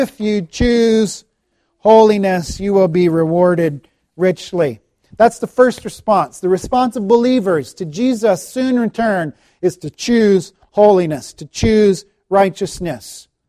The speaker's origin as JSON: {"language": "English", "country": "United States", "tie": "born or raised there", "lives_now": "Calgary, Canada", "said": "Calgary has a lot of dogs compared to where I grew up in the States."}